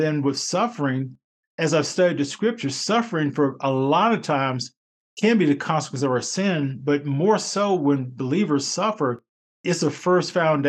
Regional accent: North Carolina, United States; I grew up in North Carolina. Well, in North Carolina, you have basketball, tobacco, and Baptist.

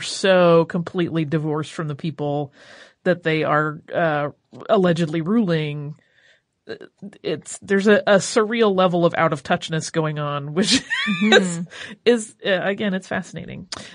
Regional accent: Montpelier, Idaho, United States; I grew up in Montpelier, Idaho. We not only have a plaque in front of the bank he robbed, the bank is now a museum commemorating that robbery.

